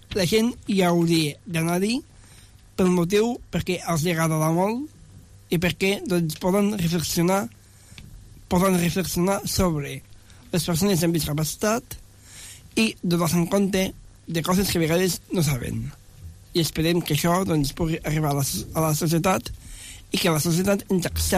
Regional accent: Tàrrega, Catalonia, Spain; jo soc de Tàrrega, vale? I va venir l'Institut Manuel de Pedrolo, on jo havia estudiat

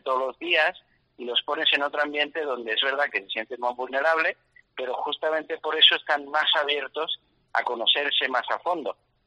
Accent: Fermo, Marche, Italy; Spanish is a second language; moved away; los voy a llevar a mi pueblo, se llama Fermo. Puedan también conocer la patria donde nació su cura, porque yo soy extranjero, yo soy italiano

